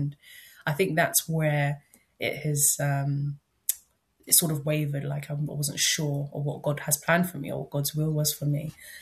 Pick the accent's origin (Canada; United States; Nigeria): Nigeria; I'm originally from Nigeria